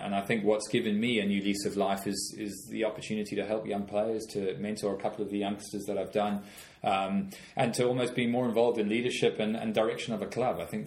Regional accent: South Africa; I grew up in South Africa.

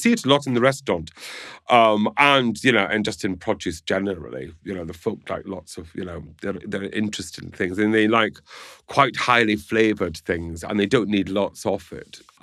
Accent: Scotland, United Kingdom; Well, I'm Scottish, so I'm just going to say yes.

